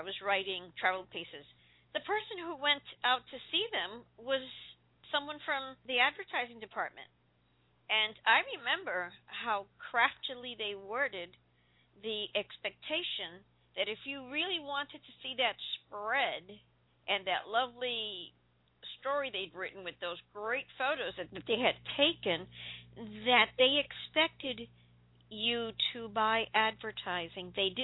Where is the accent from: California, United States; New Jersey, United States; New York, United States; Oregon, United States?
New York, United States; New York City; I worked there when I came from New York City